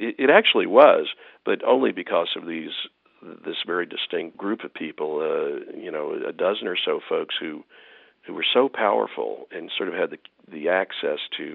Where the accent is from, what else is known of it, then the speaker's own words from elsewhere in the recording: New York City, New York, United States; I grew up in New York City, and I could tell you it was just as bubbling and gurgling an event there